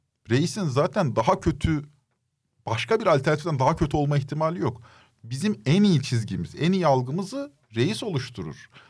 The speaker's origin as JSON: {"language": "Turkish", "town": "Izmir", "region": "İzmir", "country": "Turkey", "tie": "born or raised there", "said": "Çocukluğum İzmir'de geçti yani. 18 yaşına kadar İzmir'deydim. Ailem falan İzmir'de."}